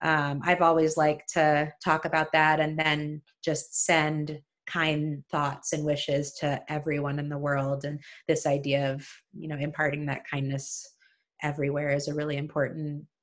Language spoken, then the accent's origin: English; New York City, New York, United States; I'm from New York City too, like Amanda, and I surprised him with pizza all the way from Brooklyn.